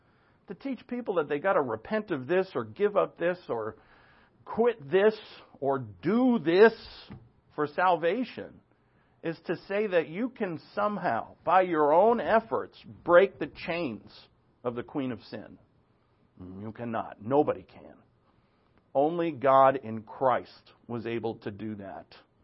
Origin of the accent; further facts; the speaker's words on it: New England, United States; I grew up in New England, and it's just packed with people.